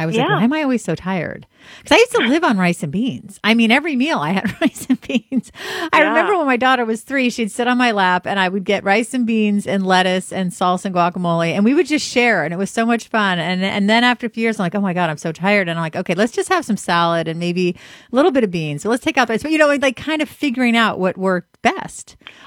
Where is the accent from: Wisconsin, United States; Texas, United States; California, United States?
California, United States; I'm from California. I like the corn tortillas and everything.